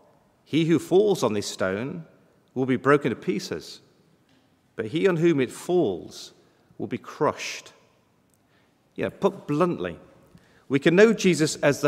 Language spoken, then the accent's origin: English; East Midlands, United Kingdom; I'm from Derbyshire, in the middle of the country, which is in the Peak District.